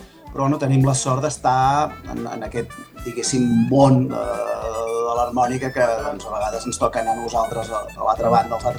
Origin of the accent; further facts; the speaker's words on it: Catalonia, Spain; som en … i jo mateix, que venim d'aquí, som catalans